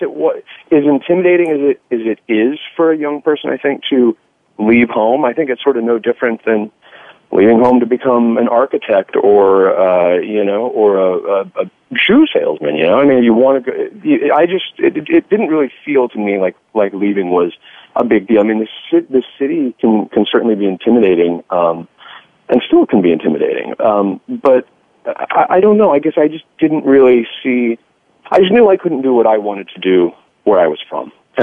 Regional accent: Kearney, Nebraska, United States; I mean, growing up in Kearney, which is a small 30,000 person town, college town.

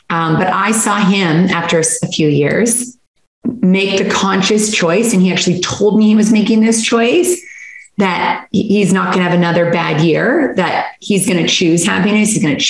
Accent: Canada; moved away as an adult; now in United States; I grew up in Canada. I got really sick of the cold and my mom's American. So thankfully I didn't have to stay in the cold Canada. And I moved to the Hawaiian Islands when I was 20 years old

